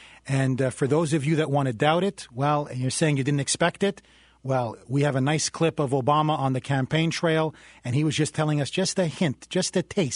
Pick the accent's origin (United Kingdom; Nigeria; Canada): Canada; now in United States; I am originally from Canada. I have seen socialized medicine up close and up front.